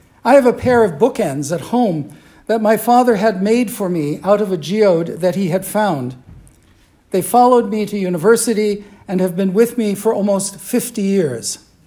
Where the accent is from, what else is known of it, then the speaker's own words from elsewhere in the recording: Colorado Springs, Colorado, United States; I grew up in Colorado Springs, where the Great Plains meet the Front Range of the Rocky Mountains at the foot of Pikes Peak.